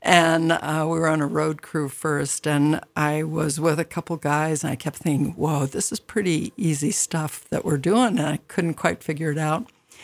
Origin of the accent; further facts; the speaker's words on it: Chicago, Illinois, United States; also born or lived in Dallas; now in Bonners Ferry, United States; because I'm basically from Chicago and Dallas. And so when I moved here, it was on a lark with a bunch of friends